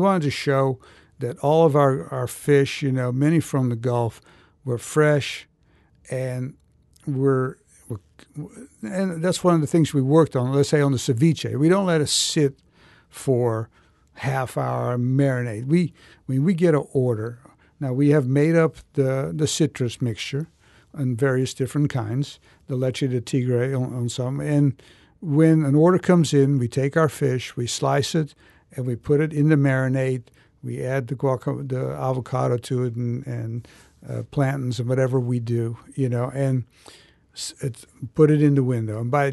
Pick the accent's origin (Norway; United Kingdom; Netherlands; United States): Netherlands; saying just because I'm from Holland doesn't mean I can't cook French food.